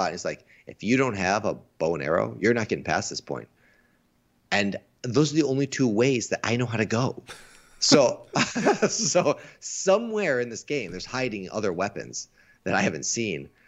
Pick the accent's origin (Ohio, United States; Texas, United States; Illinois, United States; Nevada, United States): Illinois, United States; Chicago; And it takes place in Chicago, my hometown. So it's kind of fun to see these big monsters destroying my city.